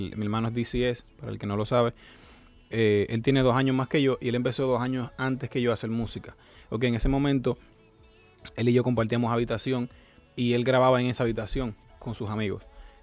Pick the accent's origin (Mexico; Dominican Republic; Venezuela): Dominican Republic; Como nosotros los dominicanos tenemos acento, ¿no? Hay letras que nos comemos y tal.